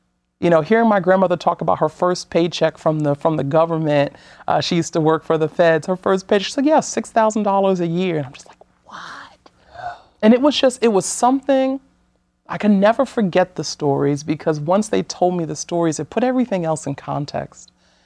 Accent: Brooklyn, New York, United States; And then I'm from Brooklyn. I'm from this place that people have said demography was supposed to write off.

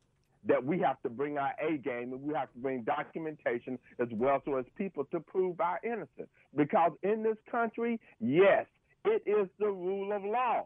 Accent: the South, United States; I am an American citizen. I was born and raised, and my ancestors have been here for almost 400 years. Now, to go say that, I will say I am a brown American, which means I'm mixed with just about everything. I'm a Southern boy

